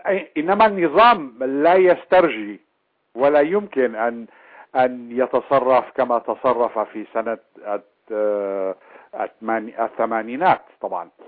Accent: Syria; إنما اليوم كمان ماشي الحال كما يقال عندنا في سوريا

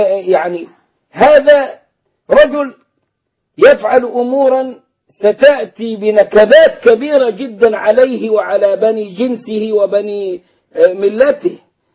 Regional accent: Egypt; فنحن نتعامل مع النصارى في مصر على أنهم جيران وأنهم مسالمون، ونحن أبناء البلد الأصليين بالمناسبة، نحن أبناء البلد، أجدادنا أسلموا ونحن أحفادهم

